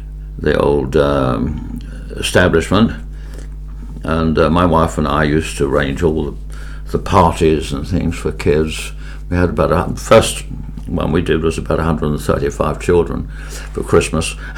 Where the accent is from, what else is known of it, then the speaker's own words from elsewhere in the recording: Catford, London, United Kingdom; also born or lived in West Wycombe; I was born in West Wycombe in Kent, the little village of West Wycombe before it became a part of London, effectively. And I moved away from there at the age of about four. And we went up to Catford.